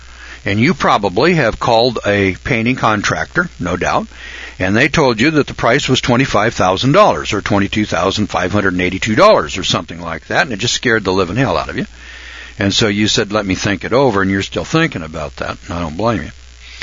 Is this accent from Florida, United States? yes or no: no; Boise, Idaho, United States; You know, I was from Boise, Idaho. It rains up there 2-3 times a year, you know.